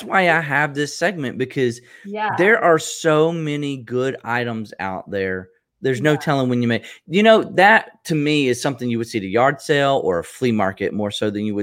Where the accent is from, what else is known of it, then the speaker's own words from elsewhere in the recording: Southern US, United States; I'm here in Columbus, Georgia. I'm from the South, and we say y'all a lot. And I grew up deer hunting